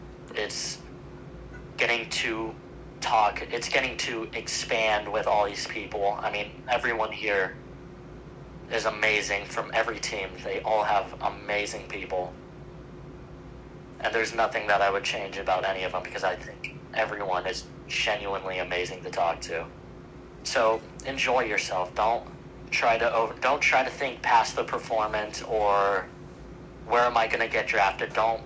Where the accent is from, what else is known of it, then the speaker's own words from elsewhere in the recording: Detroit, Michigan, United States; now in Baltimore, United States; I come from Detroit, so we can't do anything with that.